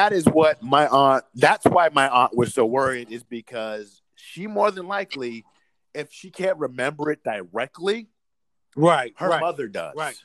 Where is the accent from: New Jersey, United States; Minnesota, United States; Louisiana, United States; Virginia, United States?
Louisiana, United States; Colfax; I'm from Colfax, Louisiana.